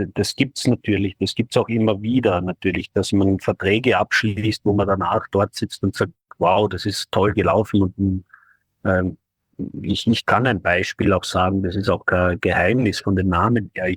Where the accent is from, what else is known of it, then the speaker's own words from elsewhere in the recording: Austria; als Österreicher wünscht man sich natürlich immer